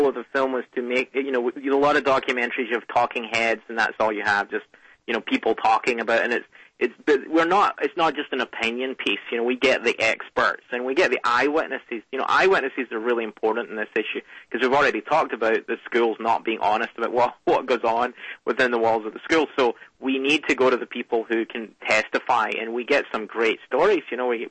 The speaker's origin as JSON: {"language": "English", "region": "Scotland", "country": "United Kingdom", "said": "my hometown, near my hometown, Lanarkshire. I'm from Lanarkshire, Scotland, which is sort of Glasgow area."}